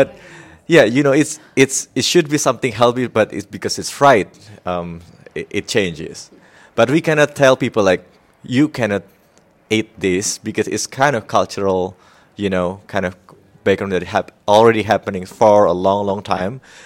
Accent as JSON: {"language": "English", "country": "Indonesia", "said": "I'm from Indonesia, all the way from Indonesia"}